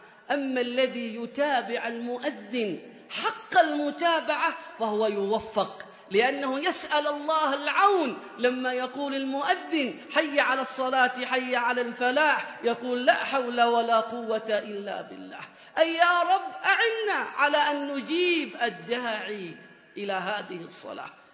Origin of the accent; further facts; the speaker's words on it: Hadhramaut, Yemen; حتى من الطرائف هذه حصلت عندنا في حضرموت